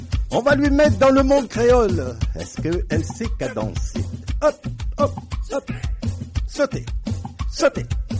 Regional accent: Canada; also born or lived in France; moi, j'ai grandi au Canada, j'ai grandi en France.

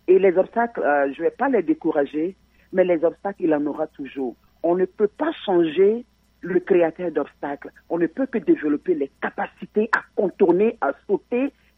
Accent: Côte d’Ivoire; now in Canada; Moi, je viens de la Côte d'Ivoire.

